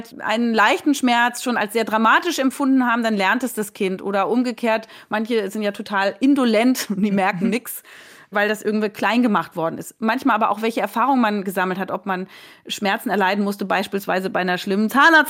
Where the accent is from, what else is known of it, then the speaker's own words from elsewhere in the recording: Frankfurt, Hesse, Germany; ich bin tatsächlich in Frankfurt oder bei Frankfurt groß geworden, habe da studiert